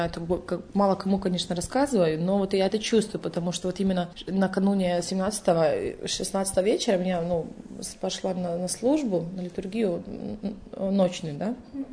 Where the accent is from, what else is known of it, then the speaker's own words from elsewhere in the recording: Montenegro; Russian is a second language; now in Moscow, Russia; первый раз в моей жизни нахожусь в Екатеринбурге. Я сама из Черногории, но я сейчас живу в Москве, так как я учусь в аспирантуре МГИМО.